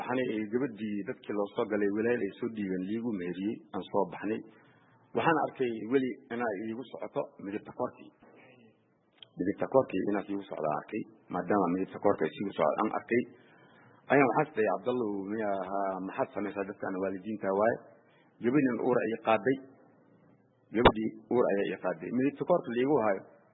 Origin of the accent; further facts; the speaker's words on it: Mogadishu, Banaadir, Somalia; also born or lived in Lower Juba; waxaan ku dhashay anigii jubada hoose waxaan ku soo barbaaray Muqdisho